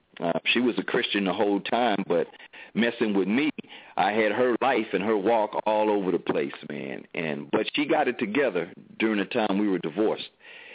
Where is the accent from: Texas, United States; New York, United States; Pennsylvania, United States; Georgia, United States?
Texas, United States; Port Arthur; I'm from Port Arthur, Texas. We call it, the listeners might recognize that city as the land of the trill, courtesy of … rest in peace